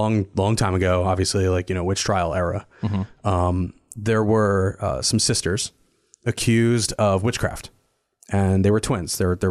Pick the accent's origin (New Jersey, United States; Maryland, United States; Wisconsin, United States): New Jersey, United States; this is a resort town that I grew up in New Jersey, around Big Lake.